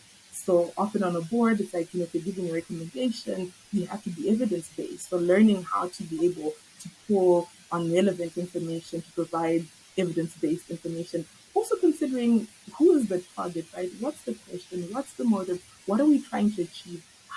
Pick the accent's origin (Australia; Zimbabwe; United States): Zimbabwe; I'm from Zimbabwe